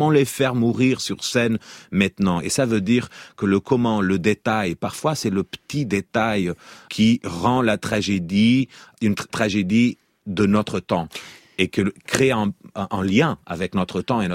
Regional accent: Portugal; French is a second language; je dois répondre pas juste parce que je suis portugais

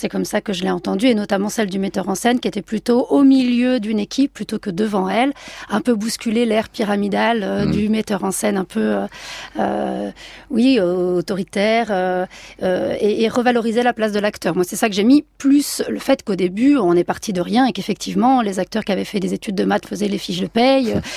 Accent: Southern France, France; Le lien fort, c'est que moi je viens donc du sud de la France. Enfin, j'ai grandi à partir de mes 11 ans là-bas

